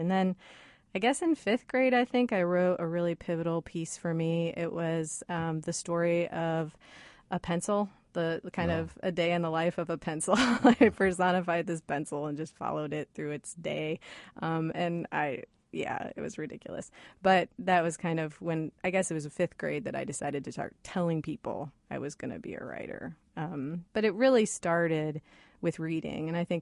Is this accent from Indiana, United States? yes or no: yes; Fort Wayne, Indiana, United States; I am. I'm from Fort Wayne.